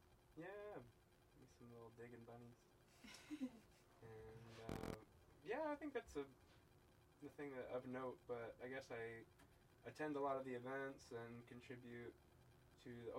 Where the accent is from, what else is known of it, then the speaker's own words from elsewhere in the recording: Woodstock, Georgia, United States; I came from Woodstock, Georgia. Grew up there. That's a really cool town. They have expanded quite a bit. My parents moved there probably in 87